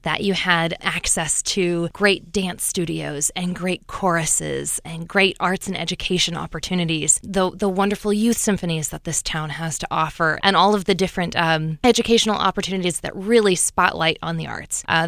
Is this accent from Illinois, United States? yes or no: yes; Peoria, Illinois, United States; Well, born and raised in Peoria, absolutely loved growing up in this town.